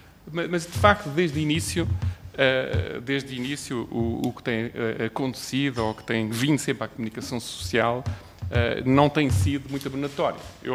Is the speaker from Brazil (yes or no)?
no; Portugal; como português, sinto muito orgulhoso de ter um português a liderar a inovação do grupo